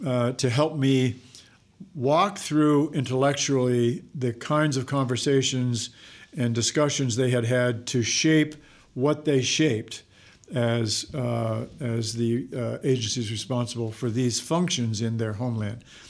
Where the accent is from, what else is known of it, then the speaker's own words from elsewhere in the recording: Pennsylvania, United States; I'm also from Pennsylvania.